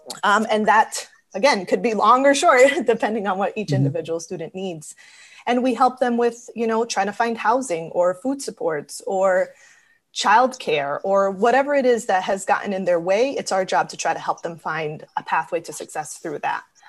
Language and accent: English; Springfield, United States; I was born in Springfield and I grew up here.